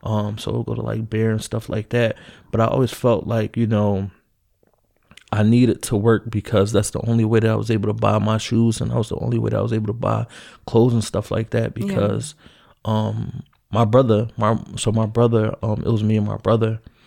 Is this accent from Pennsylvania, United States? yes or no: yes; Philadelphia, Pennsylvania, United States; You know, I grew up in North Philadelphia, which is is the slums. It's like the slums, you know.